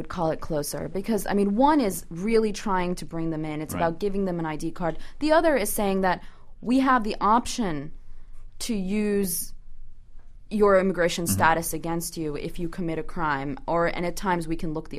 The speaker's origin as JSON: {"language": "English", "town": "Danbury", "region": "Connecticut", "country": "United States", "tie": "born or raised there", "said": "You know, I'm from Danbury. I grew up there."}